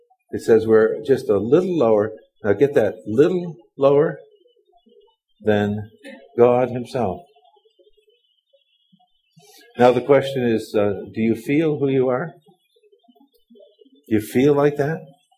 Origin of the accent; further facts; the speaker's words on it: Los Angeles, California, United States; We're from Los Angeles, and we're more likely to see a streetlight than the moon.